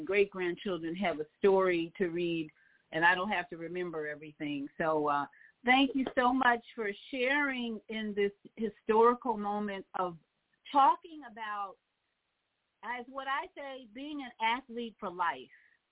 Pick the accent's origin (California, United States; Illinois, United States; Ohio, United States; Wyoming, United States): Illinois, United States; Chicago; He's from Chicago. I'm from Chicago.